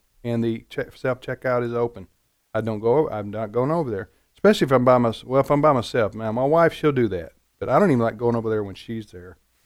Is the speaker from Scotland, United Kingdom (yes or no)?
yes; Scotland, United Kingdom; we shred the King's English is because we're from Scotland.